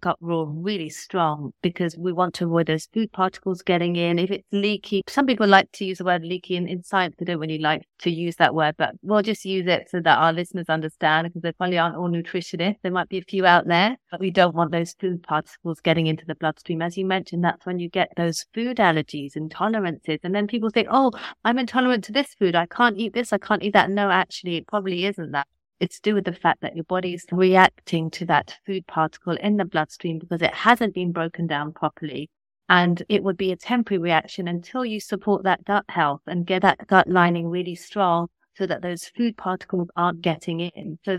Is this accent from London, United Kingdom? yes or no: yes; London, United Kingdom; I'm a Londoner.